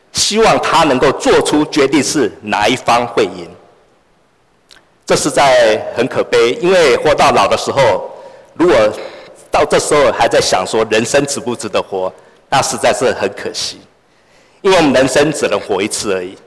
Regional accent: Taiwan; 我们台湾以前我们在台湾长大，我们常常会在乡下，尤其在乡下，大家都会问说你吃饱没

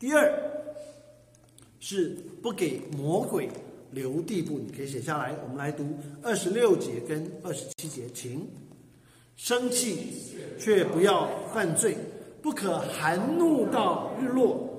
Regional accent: China; 我们中国人有一个坏习惯

